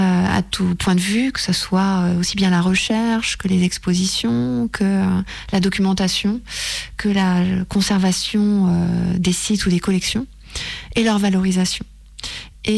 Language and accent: French; Normandy, France; moi je suis normande d'origine, hein